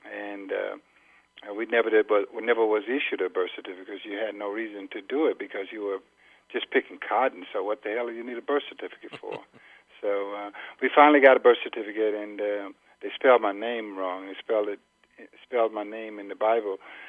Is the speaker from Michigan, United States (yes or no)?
yes; Detroit, Michigan, United States; and I was raised in Detroit by Will Robinson, the famed basketball coach.